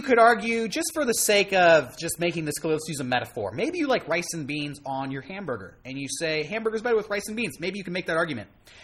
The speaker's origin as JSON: {"language": "English", "town": "San Diego", "region": "California", "country": "United States", "said": "Give me the best Mission burrito because I'm from San Diego. Best burritos in the world."}